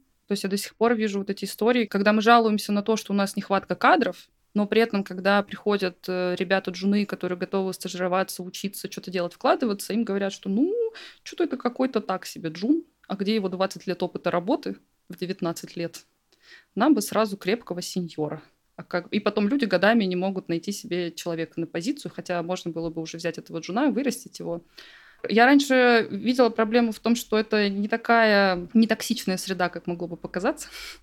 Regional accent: Saint Petersburg, Russia; Слушай, ну родина у меня Питер, я родилась в Питере.

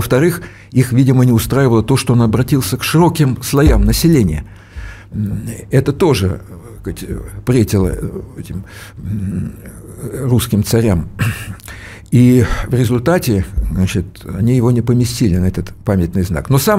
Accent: Ukraine; moved away; Я сам с Украины, ведь в Полтаве жил, работал. И когда уже в Москве я работал в Кремле на ответственных должностях

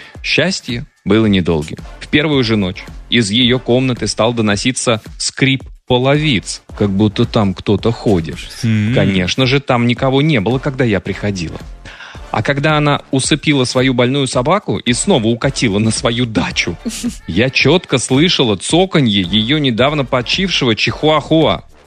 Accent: Votkinsk, Udmurtia, Russia; А я сам родом из Удмуртии, из города Воткинска.

